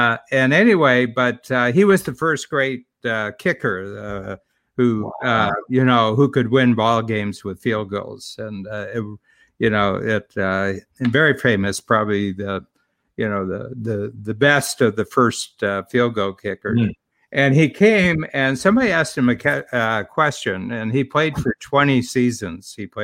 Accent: Ohio, United States; I grew up in Northern Ohio, born in the 1940s.

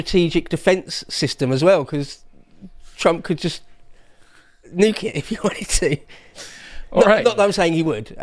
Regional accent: England, United Kingdom; as an Englishman, even albeit an Anglo-Englishman, my father is American. I've got loads of cousins in America.

